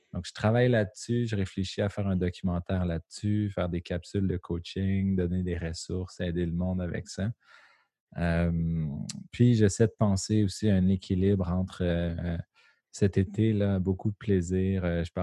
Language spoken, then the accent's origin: French; Joliette, Quebec, Canada; Nous, on vient de Joliette, dans la Nadia.